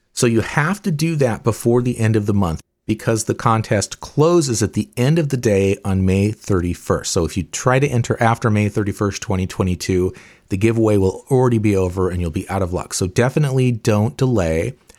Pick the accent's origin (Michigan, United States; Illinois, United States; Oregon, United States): Oregon, United States; I am an Oregonian since birth, and I grew up near the Oregon coast, so rain and wet weather, I am no stranger to that.